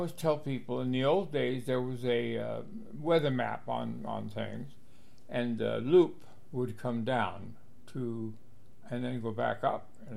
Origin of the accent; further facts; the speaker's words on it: Charles City, Iowa, United States; born there; I was born in Charles City, Iowa, which is a small town between Mason City and Waterloo. Well, it's not that small, really. But my parents were both from the area.